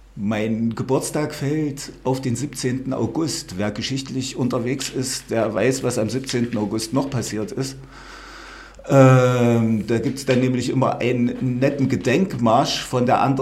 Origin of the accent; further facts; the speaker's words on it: Camburg, Thuringia, Germany; Ich bin eigentlich auf dem Dorf aufgewachsen halt. Kleinstadt, aber sagen wir es mal halt ja. so. 20 Kilometer weg von Jena halt, Richtung Naumburg in die Ecke halt, Camburg, falls das jemandem was sagt.